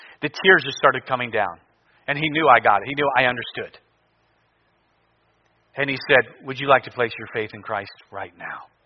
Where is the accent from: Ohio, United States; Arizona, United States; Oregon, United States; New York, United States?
Ohio, United States; I grew up going to church. I grew up Catholic. I grew up outside of Cleveland. And so my parents had divorced, and we had moved just outside of Cleveland, about 20 miles